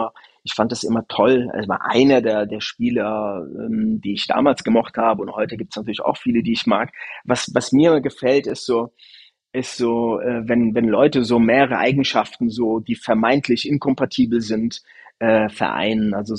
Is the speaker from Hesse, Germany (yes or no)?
yes; Frankfurt, Hesse, Germany; ich bin ja im Stadtteil Goldstein groß geworden, also im Westen von Frankfurt